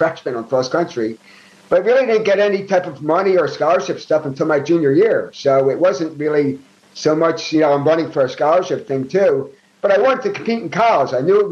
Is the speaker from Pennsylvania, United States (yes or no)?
yes; Philadelphia, Pennsylvania, United States; I grew up in North Philadelphia. I grew up in Ollie section of Philadelphia.